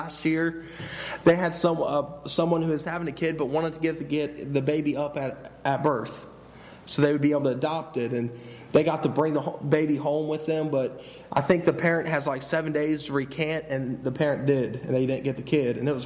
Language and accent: English; Cincinnati, Ohio, United States; You see, I grew up in Cincinnati, and you know what Cincinnati is short for? Losers. I mean, we never win anything.